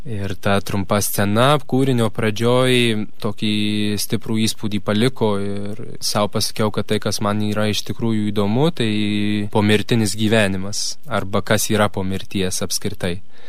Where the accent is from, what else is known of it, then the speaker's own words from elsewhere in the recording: Vilkaviškis, Marijampolė County, Lithuania; man 23 metai, esu iš Vilkaviškio